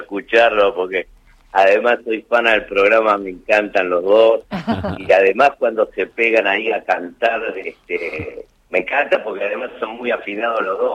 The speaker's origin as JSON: {"language": "Spanish", "town": "Capitán Sarmiento", "region": "Buenos Aires Province", "country": "Argentina", "lives_now": "Quilmes, Argentina", "said": "Yo soy de Capitán Sarmiento y afincado en Quilmes."}